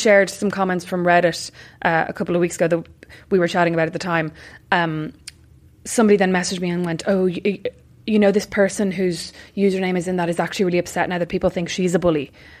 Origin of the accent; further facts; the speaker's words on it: Ireland; No, you can. You can, we're Irish.